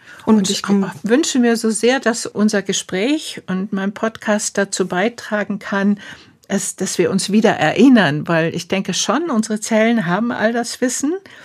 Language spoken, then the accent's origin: German; Murnau, Bavaria, Germany; Ich komme aus Murnau, da haben wir ein großes Moorgebiet.